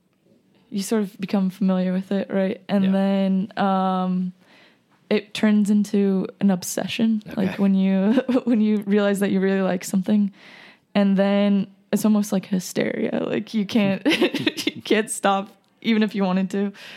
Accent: Las Vegas, Nevada, United States; So I come from Las Vegas, and I was actually born there.

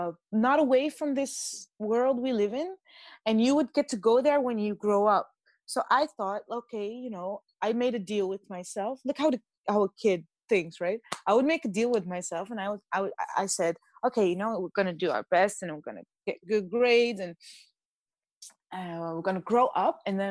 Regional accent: High Atlas, Morocco; We are from the High Atlas Mountains in Morocco, the southeast. It's very a rural area.

